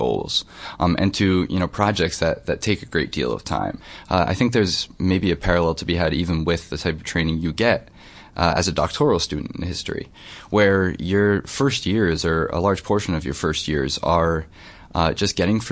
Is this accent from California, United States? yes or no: no; New Paltz, New York, United States; And I think that growing up in Ulster County, I grew up in the kind of area around New Paltz, the Wallkill River Valley.